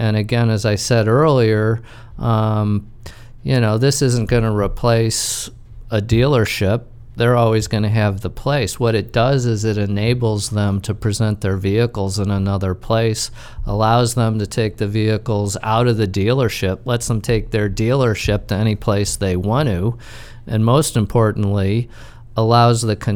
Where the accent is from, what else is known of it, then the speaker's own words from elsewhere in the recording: Detroit, Michigan, United States; moved away as an adult; I grew up in Detroit around nothing but cars.